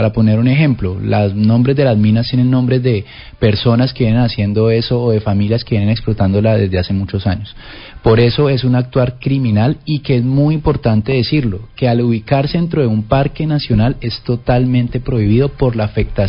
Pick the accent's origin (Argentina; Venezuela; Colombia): Colombia; Cali, Valle del Cauca; Yo soy caleño, nací en el barrio Nueva Granada y me he criado y vivido toda mi vida en Cali. Soy economista.